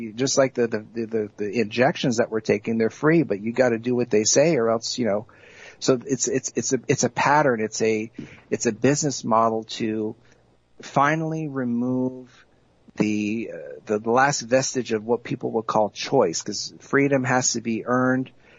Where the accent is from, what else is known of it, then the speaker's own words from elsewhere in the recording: United States; when I was growing up in the States, going through high school football games